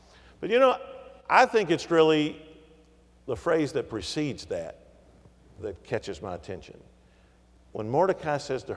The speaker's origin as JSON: {"language": "English", "region": "Kentucky", "country": "United States", "moved": "yes", "said": "were asking me questions like, did you wear shoes to school in Kentucky? And they were making fun of my accent, and I was clearly the odd guy out."}